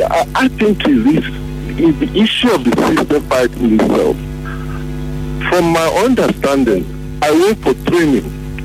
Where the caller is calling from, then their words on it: Port Harcourt, Rivers, Nigeria; Okay, I'm a lawyer. I'm calling from Port Harcourt.